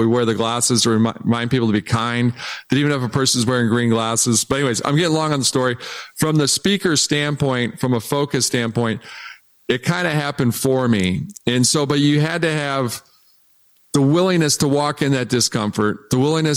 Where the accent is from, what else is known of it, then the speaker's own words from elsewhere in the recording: Detroit, Michigan, United States; you can imagine I grew up in Detroit.